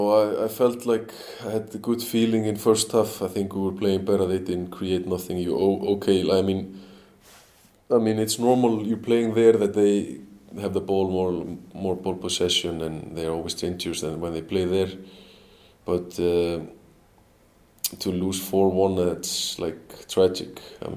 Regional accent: Selfoss, Southern Region, Iceland; Even though if Malmö are playing against my, like, Selfoss, my hometown club, they would like struggle scoring 4 goals in like 20 minutes.

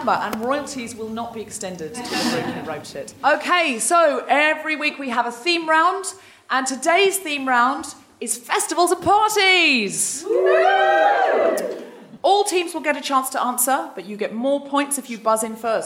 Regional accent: Australia; All right, and … your host. I am Australian. I used to be a Jehovah's Witness.

